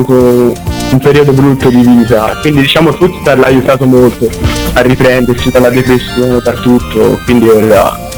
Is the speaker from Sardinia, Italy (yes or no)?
no; Florence, Tuscany, Italy; Sì, sono di Firenze, di provincia.